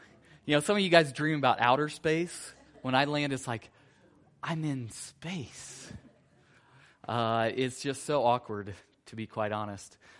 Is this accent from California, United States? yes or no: no; Anderson, Indiana, United States; I'm originally from Indiana. Grew up in a little town called Anderson. It was a car town that was about 130,000, and at this day, it's about 60,000.